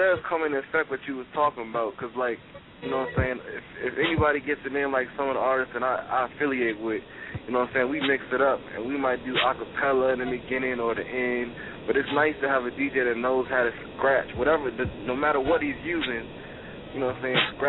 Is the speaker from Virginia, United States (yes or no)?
yes; Virginia, United States; also born or lived in Atlanta; now in New Jersey, United States; I just moved to New Jersey from Atlanta, but you know I'm from Virginia.